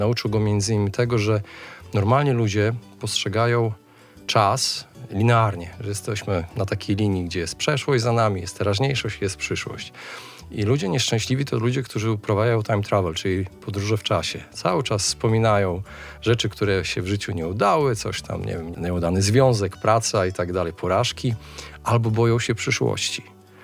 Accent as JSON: {"language": "Polish", "town": "Białystok", "region": "Podlaskie Voivodeship", "country": "Poland", "also_born_or_lived": "Warsaw", "moved": "as an adult", "said": "Wyprowadziłem się 5 lat temu z Warszawy. Pochodzę z Białegostoku, ale wyjechałem na studia do Warszawy, tam mieszkałem"}